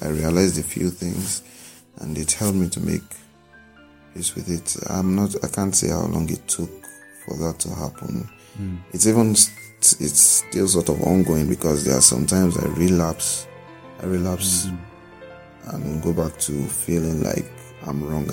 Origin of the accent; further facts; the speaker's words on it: Nigeria; I'm a Nigerian. I'm gay. I'm also a student in the University of Ibadan.